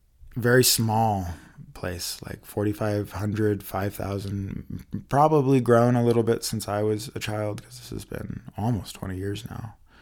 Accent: the South, United States; now in Colorado, United States; when I was growing up in the South.

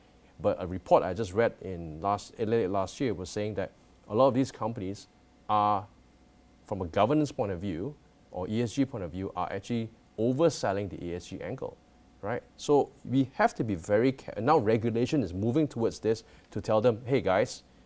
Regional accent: Malaysia; I'm Malaysian

